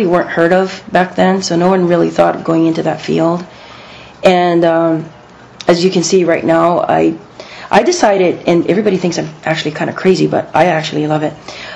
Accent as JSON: {"language": "English", "town": "Lihue", "region": "Hawaii", "country": "United States", "said": "I was born in Lihue, Kauai."}